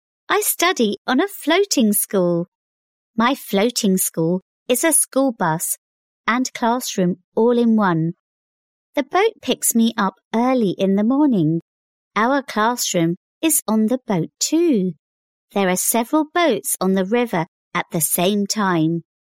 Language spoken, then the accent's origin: English; Bangladesh; I'm from Bangladesh. It's difficult to walk on some roads in the rainy season here